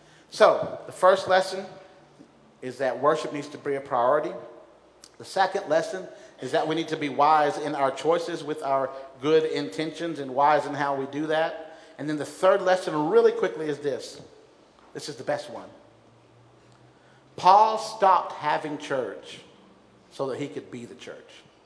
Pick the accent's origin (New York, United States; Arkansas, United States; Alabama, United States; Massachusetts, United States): Alabama, United States; Huntsville; But growing up in Huntsville, Alabama, we were at a church